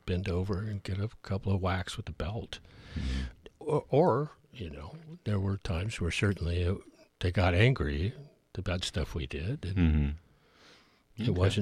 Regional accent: Fresno, California, United States; born there; So I was born in California, fabulous Fresno, California.

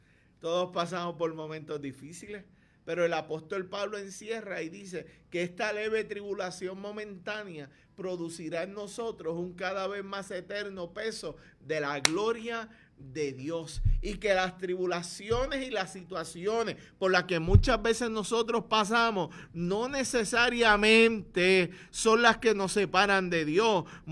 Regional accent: Lares, Puerto Rico; decidimos comprar hogar, como todo puertorriqueño, como todo lareño.

